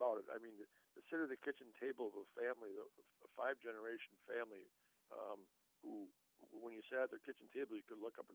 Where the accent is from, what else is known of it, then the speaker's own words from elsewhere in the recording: Janesville, Wisconsin, United States; Rock County had been, including my hometown Janesville, had been clobbered.